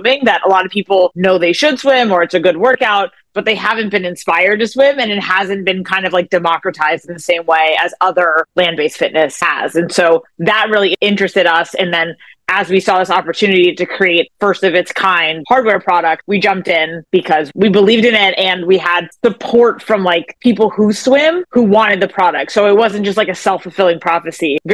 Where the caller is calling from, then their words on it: Los Angeles, California, United States; I'm calling in from Playa Vista in LA.